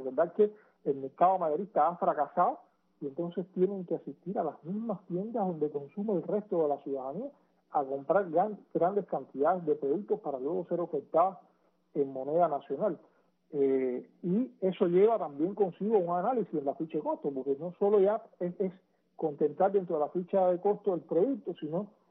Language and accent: Spanish; Cuba